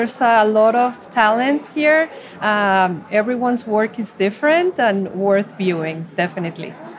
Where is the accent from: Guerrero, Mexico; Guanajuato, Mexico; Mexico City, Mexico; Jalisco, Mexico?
Mexico City, Mexico; I'm also from Mexico City. I was born in Mexico City, so I think that's part of my heritage, the bright coloring and such.